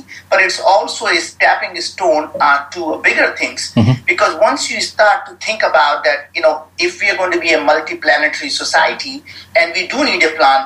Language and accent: English; India; growing up in India in very humble beginnings and poverty and dreaming big to be able to go to the moon